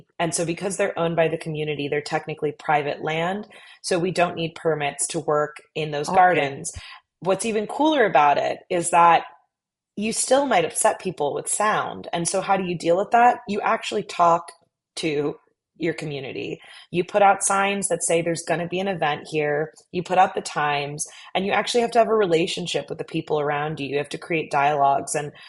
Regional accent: Inya, Paphos District, Cyprus; my family in Cyprus, we're from Inya, very small village. My family, they've been subsistence farmers

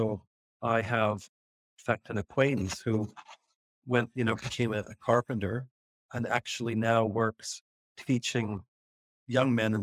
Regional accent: Canada; now in Australia; this is very sad for me as a Canadian, because I'm now an Australian

